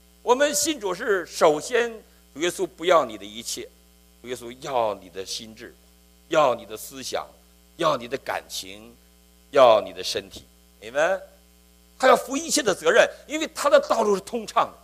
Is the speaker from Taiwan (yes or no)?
no; Northeast China, China; 像我们东北人像那个炕桌一样